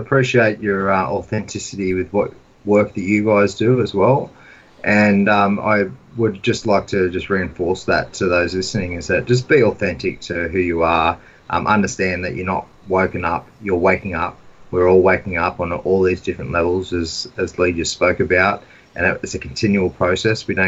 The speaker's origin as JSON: {"language": "English", "country": "Australia", "said": "We are an Australian family, and we need to talk like that."}